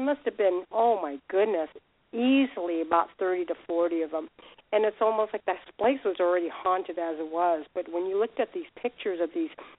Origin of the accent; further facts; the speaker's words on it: California, United States; I'm from the Bay Area also, so I've never been to the island, but I did take a boat ride.